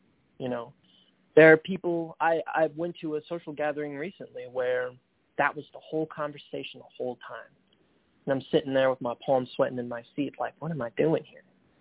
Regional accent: Lansing, Michigan, United States; I'm from Lansing, Michigan, and work fast food.

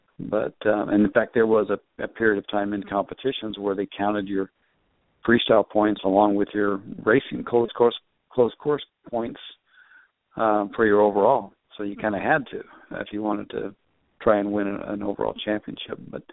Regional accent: Rio Linda, California, United States; I grew up in the Sacramento area in Rio Linda, and lived all around that area

